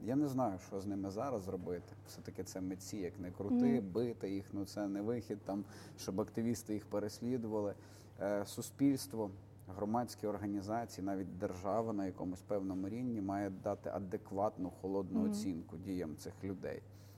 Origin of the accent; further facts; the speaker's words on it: Dubno, Rivne Oblast, Ukraine; І це відбувається не тільки в моєму рідному Дубні, неподалік Тернополя.